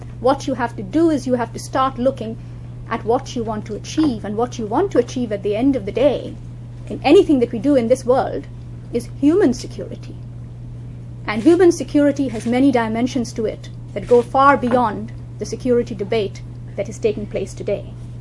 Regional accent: Bangladesh; English is a second language; I come from Bangladesh, a country which is very poor, a country which is racked with political violence.

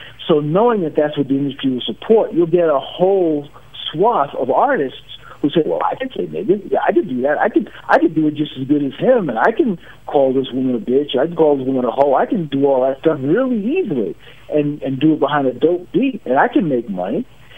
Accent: United States; born there; I'm an American, and I was born here. This is my home. I am a product of this country

